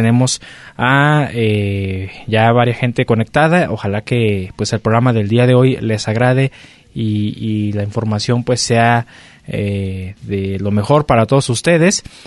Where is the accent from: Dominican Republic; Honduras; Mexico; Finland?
Mexico; una de las cosas que nos identifica también como mexicanos pues es la lucha libre.